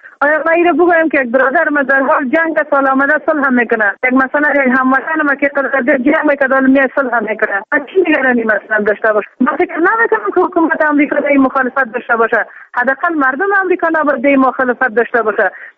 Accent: Afghanistan; ما افغان هستیم، انسان هستیم، از یک مملکت هستیم، از یک خاک هستیم

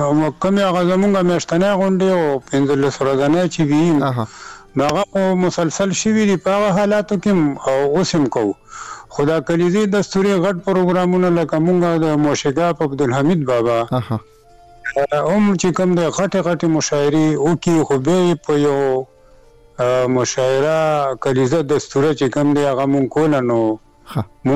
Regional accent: Badaber, Khyber Pakhtunkhwa, Pakistan; دا زمونږ بس پدری یعنی پلار نیکه کلی دی، خپل ذاتی کلی مو دی، پیدایش مې همدا دغه دی، استوګنه مې همدغه بډه بیره کې ده.

